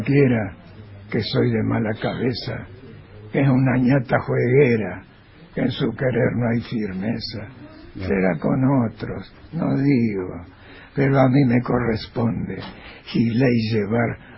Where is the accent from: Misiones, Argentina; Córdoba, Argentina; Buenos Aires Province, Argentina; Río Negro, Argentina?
Buenos Aires Province, Argentina; Ramos Mejía; born or raised there